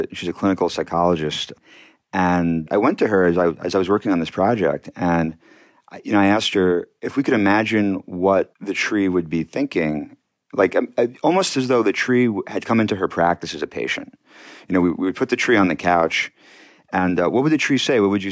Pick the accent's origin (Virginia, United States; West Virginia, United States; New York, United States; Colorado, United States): New York, United States; Brooklyn; also born or lived in Long Island; My family was living on Long Island at the time. We had moved there a few years prior from Brooklyn, where I grew up.